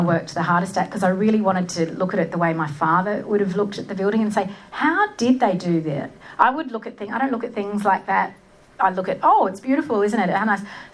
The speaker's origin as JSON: {"language": "English", "town": "Sydney", "region": "New South Wales", "country": "Australia", "tie": "born or raised there", "also_born_or_lived": "United States", "moved": "yes", "said": "It was the building that around the world was usually the only thing anyone ever knew about my hometown, Sydney."}